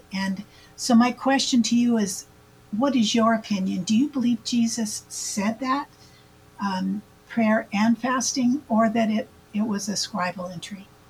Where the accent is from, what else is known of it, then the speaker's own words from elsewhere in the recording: California, United States; I'm from California.